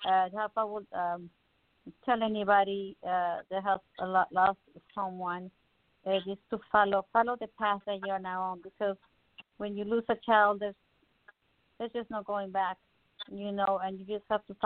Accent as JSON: {"language": "English", "region": "Mexico City", "country": "Mexico", "said": "I can teach you Spanish. I'm from Mexico City. I used to be a teacher, right?"}